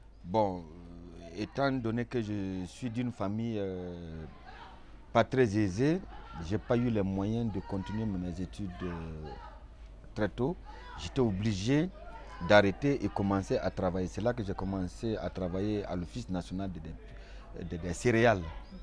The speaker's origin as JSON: {"language": "French", "town": "Fada N'Gourma", "region": "Est", "country": "Burkina Faso", "tie": "born or raised there", "said": "Je suis originaire de Fadangourma. Ma ville est située à l'est du Burkina et ma ville fait frontière avec le Niger, le Togo, le Bénin."}